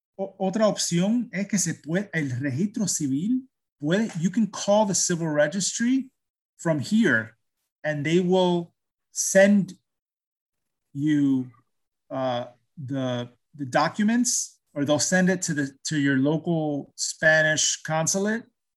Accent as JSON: {"language": "Spanish", "country": "Cuba", "lives_now": "United States", "said": "todos somos cubanos o descendientes de cubanos en esta llamada, pero casi todos vivimos todos en los Estados Unidos"}